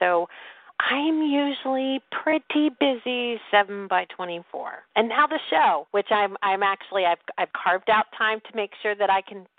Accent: New York, United States; now in Raleigh, United States; I'm originally from Yankee area, I guess you would say, upstate New York, New Jersey area, but I've been a Southern gal for several years now, so I guess Raleigh is home.

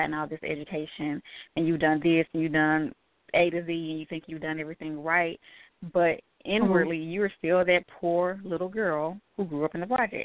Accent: Chattanooga, Tennessee, United States; I grew up in Chattanooga, Tennessee. You know, I grew up in the projects.

